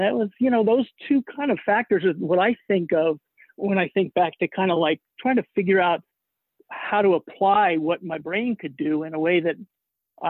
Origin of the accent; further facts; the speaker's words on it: Boulder, Colorado, United States; born there; also born or lived in Los Alamos, New Mexico; I'm not surprised you got that impression because we lived in Los Alamos a lot. But I was actually born in Boulder, Colorado.